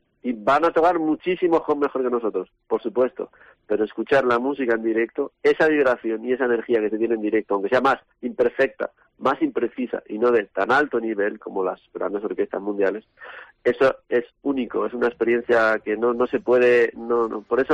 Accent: Villahermosa, Spain; hasta el mío, que soy de Villahermosa, es pequeñito, tiene una banda centenaria

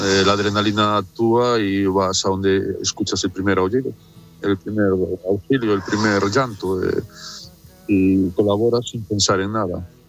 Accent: Galicia, Spain; como los gallegos guardamos todo para adentro.

